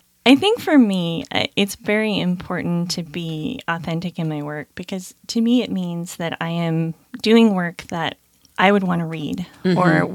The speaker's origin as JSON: {"language": "English", "town": "Grants Pass", "region": "Oregon", "country": "United States", "tie": "born or raised there", "said": "I actually grew up in Oregon. I grew up in Southern Oregon in Grants Pass."}